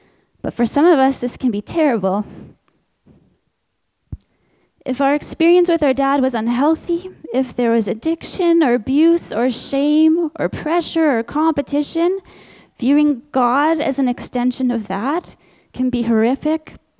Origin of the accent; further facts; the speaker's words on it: Canada; He speaks to me in my life as a Canadian woman, as a wife, as a mother.